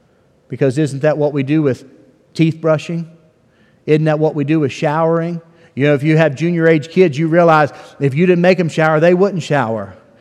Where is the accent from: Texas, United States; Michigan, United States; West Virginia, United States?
West Virginia, United States; just 4 hours up the road where I grew up in West Virginia